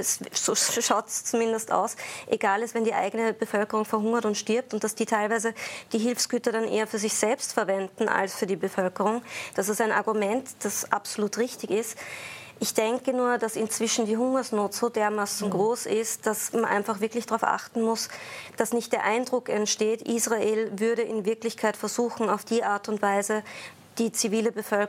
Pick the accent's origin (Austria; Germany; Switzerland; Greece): Austria; als Österreicherin